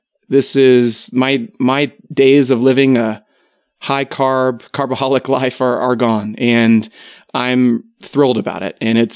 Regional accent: Maryland, United States; moved away as an adult; We both grew up on the East Coast. She's from South Carolina, and I am from Maryland. We've been living in Utah now just for a few months

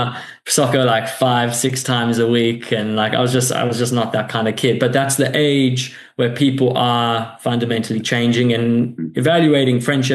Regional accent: New South Wales, Australia; Obviously growing up in the North Shore, things were obviously a little bit less hectic than, let's say, the eastern suburbs.

